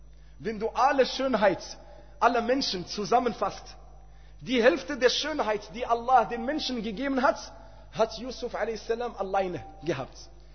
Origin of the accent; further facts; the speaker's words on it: Morocco; German is a second language; Oder noch schlimmer, bei uns in Marokko, sie sagen, hat Lughzala.